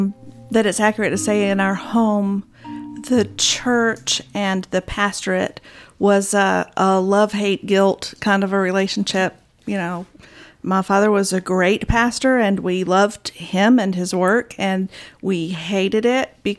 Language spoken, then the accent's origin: English; South Carolina, United States; You probably wouldn't be surprised at the number of little girls growing up in South Carolina who said, I want to be a pastor. And somebody would say, oh, you mean a pastor's wife? Yeah. So that's the generation that I grew up in.